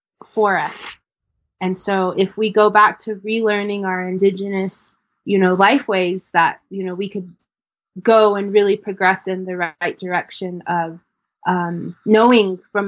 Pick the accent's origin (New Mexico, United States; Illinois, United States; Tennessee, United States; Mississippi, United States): New Mexico, United States; I actually am a New Mexico girl. On my dad's side, I grew up in New Mexico, and then on my mom's side, where we live in Arizona, but we live right at the border of Arizona and New Mexico